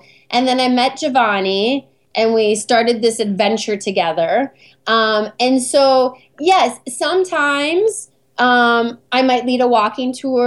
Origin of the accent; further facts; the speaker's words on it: United States; I'm an American and my partner's Italian